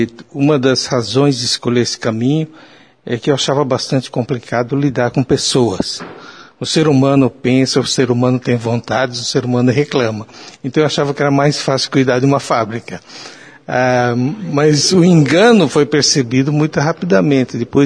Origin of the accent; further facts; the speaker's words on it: Maringá, Paraná, Brazil; eu nasci numa cidade interior, cresci em Maringá, e na época que a minha família mudou-se para Maringá, Maringá é uma cidade sem energia elétrica, sem ruas pavimentadas, sem água encanada